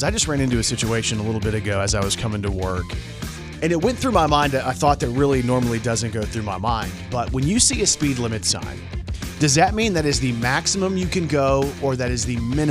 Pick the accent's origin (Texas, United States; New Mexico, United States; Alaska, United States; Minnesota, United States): Texas, United States; Dallas; But like for me, I came from the Dallas area and it was busy and crazy.